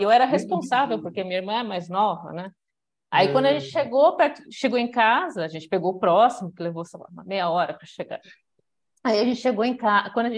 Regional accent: Sorocaba, São Paulo, Brazil; also born or lived in Angola; Eu cresci em Sorocaba, sou refugiada, filha de refugiados, eu sou angolana, na verdade. E a minha família veio para cá fugindo da Guerra Civil de Angola. Então, mas eu vim bem pequenininha, aí cresci em Sorocaba.

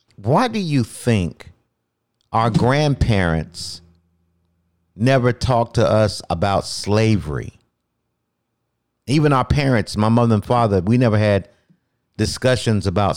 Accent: North Carolina, United States; where I grew up in Wayne County

